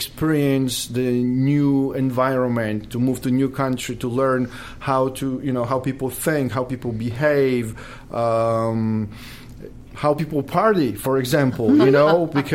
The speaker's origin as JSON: {"language": "English", "town": "Legnica", "region": "Lower Silesian Voivodeship", "country": "Poland", "second_language": "English", "moved": "yes", "said": "I'm actually from Legnica. Left a long time ago, 1988, during the communism escape. And never. I went back to visit, but, you know, not to live there."}